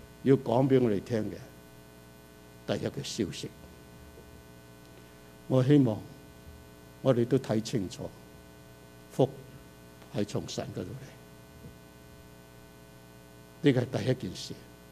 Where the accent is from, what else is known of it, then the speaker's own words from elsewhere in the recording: Canada; 加拿大的政府是有权保护我们，因为我们是加拿大人。